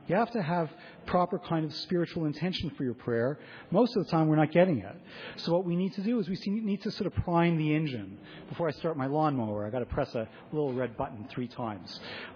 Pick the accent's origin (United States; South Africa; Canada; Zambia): Canada; Toronto, Ontario; When I grew up in Toronto